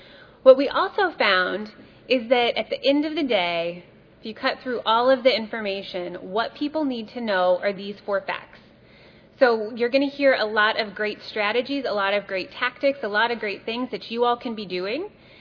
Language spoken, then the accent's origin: English; Pacific Northwest, United States; I'm from the Northwest, feel a little upset that they're beating us right now